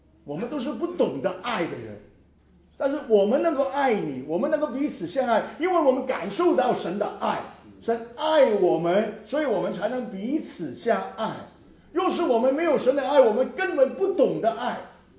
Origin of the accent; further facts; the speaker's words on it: Hong Kong; 我说我是香港来的，